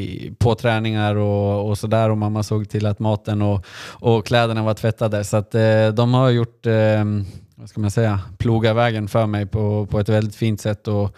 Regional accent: Gävle, Gävleborg County, Sweden; Och vi har även spelat väldigt, väldigt många timmar på vår bakgård hemma i Gävle.

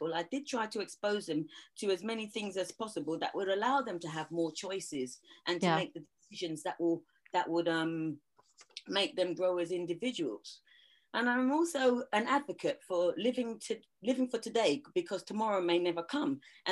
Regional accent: England, United Kingdom; But I'm from England.

